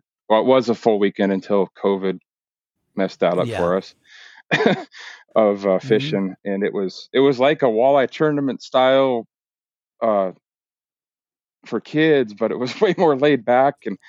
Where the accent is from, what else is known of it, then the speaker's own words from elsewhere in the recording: Anaconda, Montana, United States; And, except I told you before, we grew up in Anaconda, right across the street from Scott Collinsworth.